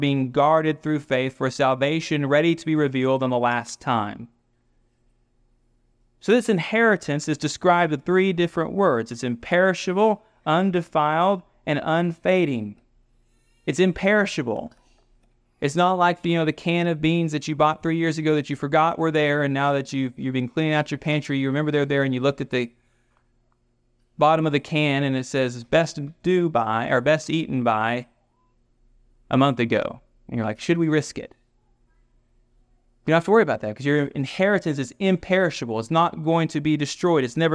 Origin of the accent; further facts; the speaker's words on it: Florida, United States; Like I grew up in the Panhandle, and there's like, you know, but Louisiana food's good.